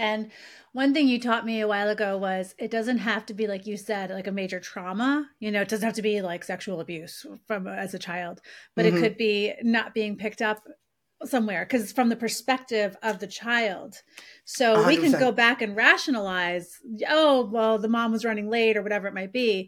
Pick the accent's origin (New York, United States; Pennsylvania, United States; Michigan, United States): New York, United States; Long Island; I grew up on Long Island.